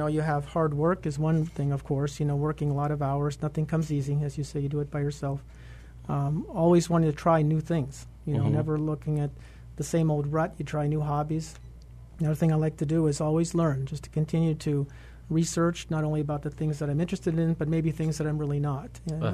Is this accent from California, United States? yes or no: yes; San Diego, California, United States; Well, we've been in the Valley for 20 years. We come from San Diego, California.